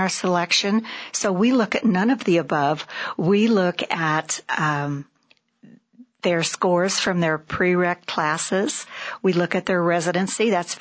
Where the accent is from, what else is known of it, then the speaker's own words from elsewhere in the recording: Nebraska, United States; moved away as an adult; also born or lived in Indiana; now in Prescott, United States; I was born and raised in Nebraska, later moved to Indiana, where I lived for several years.